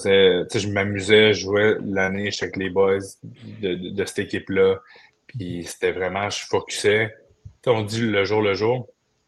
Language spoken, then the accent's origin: French; Quebec, Canada; De la Rive-Sud de Montréal.